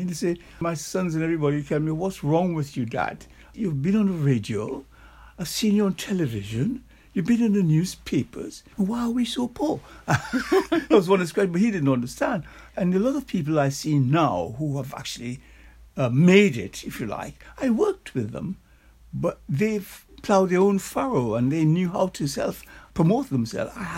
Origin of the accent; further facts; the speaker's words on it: Trinidad & Tobago; now in England, United Kingdom; my life in Trinidad. I came over from Trinidad years ago in 1959 to Goldsmiths College to study art.